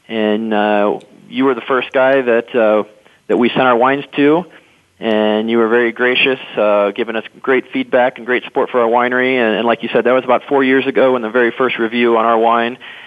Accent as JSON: {"language": "English", "town": "Peoria", "region": "Illinois", "country": "United States", "said": "Mark and I are pretty close in age. We're only a couple years apart, and we're actually from Peoria, Illinois, so nowhere near wine country"}